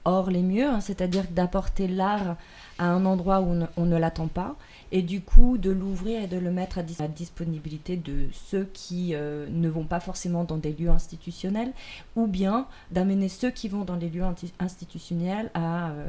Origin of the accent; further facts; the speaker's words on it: Bordeaux, Nouvelle-Aquitaine, France; Puis moi, je suis limousine et bordelaise.